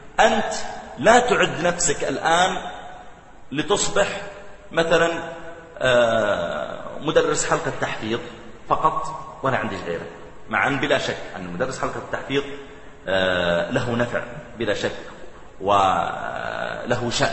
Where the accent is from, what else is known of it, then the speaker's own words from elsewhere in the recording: Riyadh, Riyadh Province, Saudi Arabia; وأن عندنا في الرياض، لا أقول منطقة الرياض، لا في الرياض